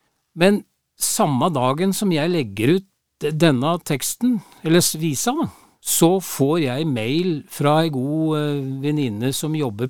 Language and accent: Norwegian; Kongsberg, Buskerud, Norway; blant annet fra Kongsberg hjembyen min og noen andre.